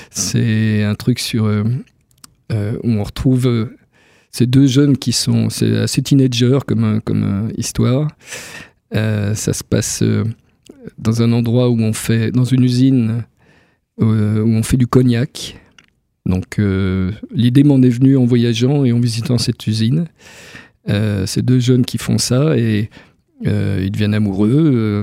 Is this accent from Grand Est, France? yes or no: yes; Saint-Dié, Grand Est, France; also born or lived in Strasbourg / Paris; now in Nancy, France; Ah, je suis de Saint-Dié. Je suis né à Saint-Dié.